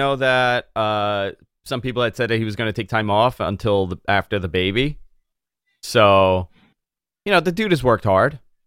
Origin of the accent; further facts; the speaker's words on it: Staten Island, New York, United States; I can't do a Pete Davidson. I'm from Staten Island.